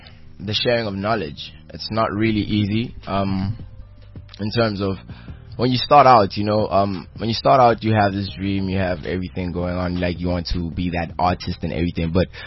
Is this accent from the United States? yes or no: no; Pretoria, Gauteng, South Africa; I'm from Pretoria